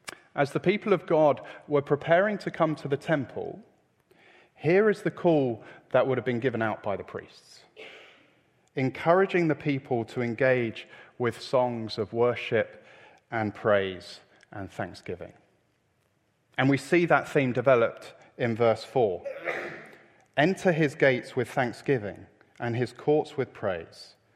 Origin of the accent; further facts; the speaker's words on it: London, United Kingdom; I grew up in North London, so I'm allowed to be. I grew up near the stadium